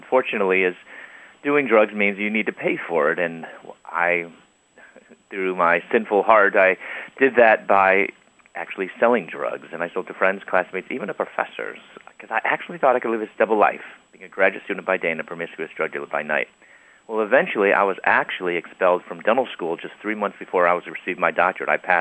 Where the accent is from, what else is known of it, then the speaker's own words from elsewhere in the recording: Chicago, Illinois, United States; I applied to Moody Bible Institute here in Chicago, my hometown, and I applied while I was in prison.